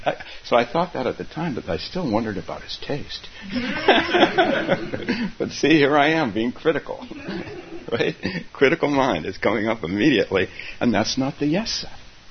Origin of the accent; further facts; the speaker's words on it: San Francisco, California, United States; So, in San Francisco, where I'm from, I'm kind of from San Francisco, not exactly, but kind of.